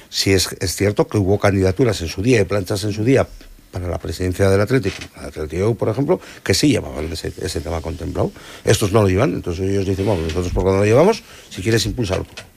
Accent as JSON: {"language": "Spanish", "town": "Bilbao", "region": "Basque Country", "country": "Spain", "said": "yo soy socio del Atleti, yo soy vasco, soy de Bilbao"}